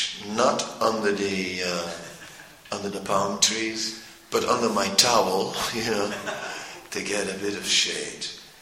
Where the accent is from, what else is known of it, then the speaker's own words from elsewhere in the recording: Netherlands; I said, I'm from Holland, you know.